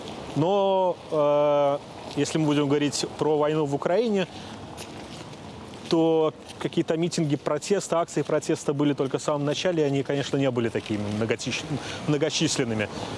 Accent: Rēzekne, Latgale, Latvia; мы соседи, потому что я сам из Резекна, так что.

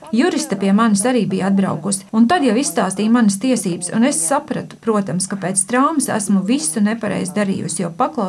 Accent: Ukraine; Latvian is a second language; moved away as an adult; now in Latvia; jo es esmu no Ukrainas

